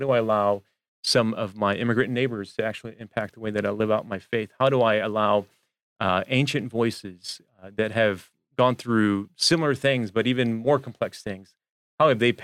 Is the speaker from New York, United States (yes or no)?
no; Detroit, Michigan, United States; I grew up in Detroit, which is only 4 hours away though.